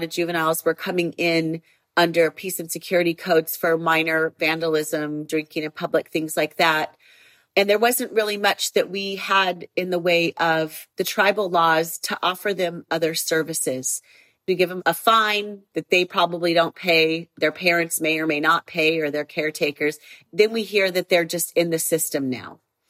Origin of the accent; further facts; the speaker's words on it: California, United States; I'm from the Santa Isabel Reservation here in San Diego County.